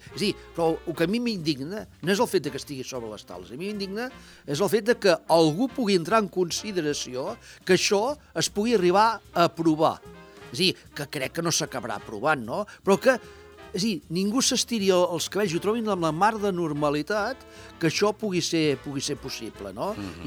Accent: Olot, Catalonia, Spain; som olotins, som catalans, som europeus

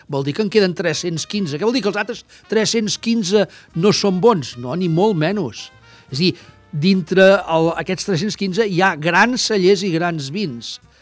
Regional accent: Catalonia, Spain; I em sap greu, perquè sóc català i m'agradaria que fos el Priorat, no?

